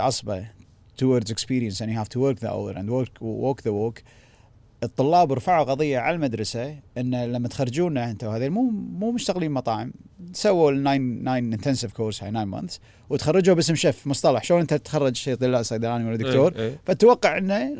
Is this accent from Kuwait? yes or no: yes; Kuwait; انا بمدرسه انا اول كويتي بهالمدرسه